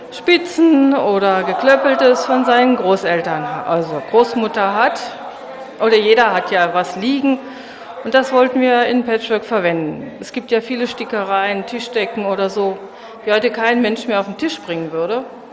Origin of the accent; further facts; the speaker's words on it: Gröbenzell, Bavaria, Germany; Ich komme aus Gröbenzell und habe bei der Online-Gruppe letztes Jahr mitgemacht.